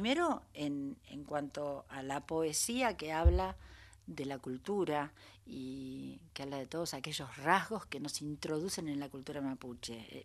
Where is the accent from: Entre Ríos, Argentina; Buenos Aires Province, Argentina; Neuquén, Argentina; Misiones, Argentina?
Buenos Aires Province, Argentina; Burzaco; now in Glew, Argentina; siempre que digo que soy de Bursaco, muchas veces me dicen que soy del sur, pero vi a Temperley, porque claro. Ahora vine en tren desde Gleu, que es donde vivo.